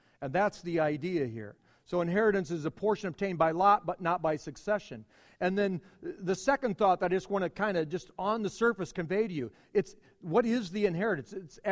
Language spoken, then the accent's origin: English; Carroll, Iowa, United States; born there; It isn't mine because I was born in March in 1961 at the Carroll St. Anthony's Hospital.